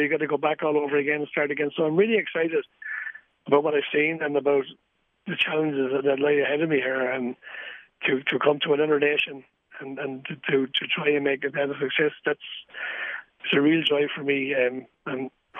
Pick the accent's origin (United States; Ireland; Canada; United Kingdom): Ireland; Leinster; accent: Wexford; people, first of all, they find it hard to understand me with my Wexford accent.